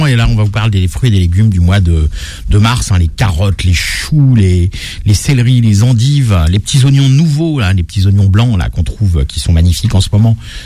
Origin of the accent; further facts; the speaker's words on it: Corsica, France; Chez nous, en Corse, on n'aime pas ce genre de calibre.